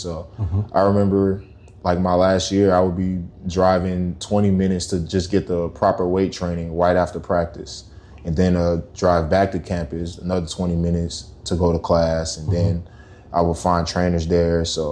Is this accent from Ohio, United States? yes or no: no; Houma, Louisiana, United States; born there; I was born in Houma, Louisiana.